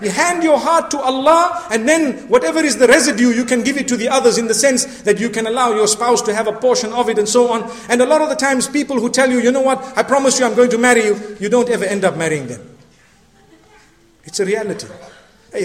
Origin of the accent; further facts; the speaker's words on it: Zimbabwe; Luckily, I come from Zimbabwe.